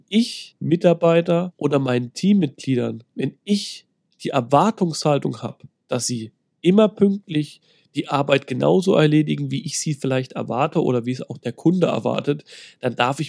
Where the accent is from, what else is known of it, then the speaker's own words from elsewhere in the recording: Thuringia, Germany; Bei uns, ich komme ja ursprünglich aus Thüringen, bei uns heißt das Klöße, da gibt es keine Knödel.